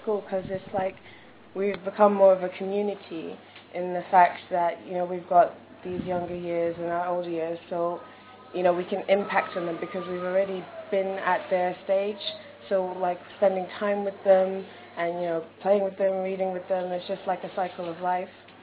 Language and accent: English; Kidlington, South East England, United Kingdom; I'm 17 and I'm from Kidlington.